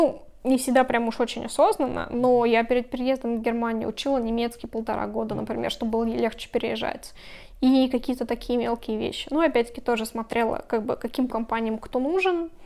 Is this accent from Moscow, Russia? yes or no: yes; Moscow, Russia; now in Berlin, Germany; я не могу жить в деревне, потому что я родилась и выросла в Москве.